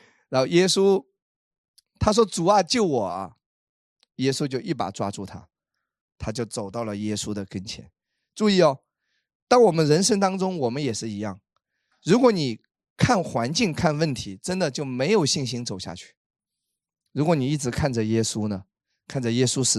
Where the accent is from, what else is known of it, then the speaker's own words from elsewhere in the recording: Wenzhou, Zhejiang, China; 我去欧洲签证我说我是温州的都不行，我要是上海的稍微可以行